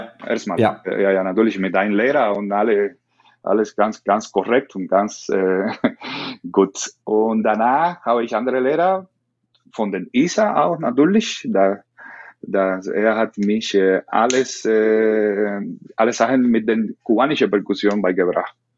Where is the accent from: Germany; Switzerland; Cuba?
Cuba; Esmeralda, Camagüey; German is a second language; Ich bin in Camagüey geboren. Ich bin in Camagüey. Camagüey ist eine Stadt in der Mitte von den Inseln ungefähr, von Havanna Richtung Ost, in der Mitte 500 Kilometer weit weg oder 500 Kilometer entfernt von Havanna. Da habe ich geboren. Ich habe gewohnt in Esmeralda.